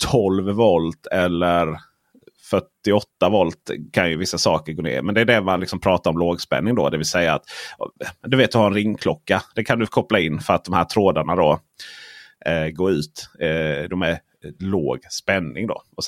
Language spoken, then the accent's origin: Swedish; Blekinge, Sweden; Jag kommer från Blekinge där, vet du, för fullt med bönder.